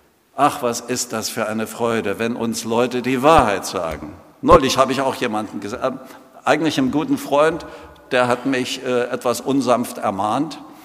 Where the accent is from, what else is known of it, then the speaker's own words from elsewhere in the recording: East Germany, Germany; Ich bin in der DDR aufgewachsen.